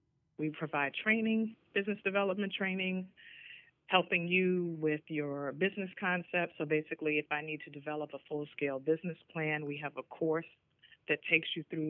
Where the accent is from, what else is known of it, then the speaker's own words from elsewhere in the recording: New York City, New York, United States; I grew up in an urban environment. I grew up in New York City in the Bronx.